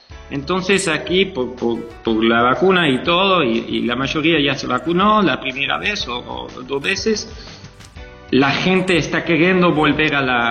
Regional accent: Netherlands; Spanish is a second language; moved away; Y ni soy de aquí, ¿no? Soy holandés originalmente y emigré para acá.

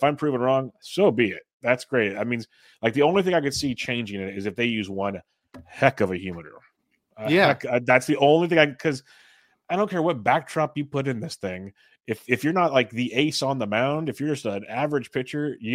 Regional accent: Woodland, California, United States; because I grew up in Woodland. I was in high school when that stadium was built.

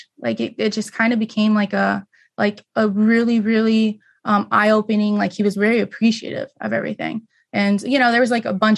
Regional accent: Las Vegas, Nevada, United States; moved away; So definitely when I moved out of Vegas, I was born and raised in Vegas, you know, kind of grew up like super poor.

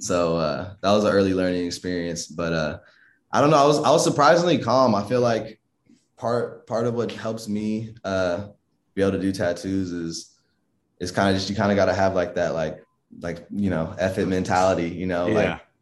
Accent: Inglewood, California, United States; I grew up in Inglewood, California. Just all over LA too.

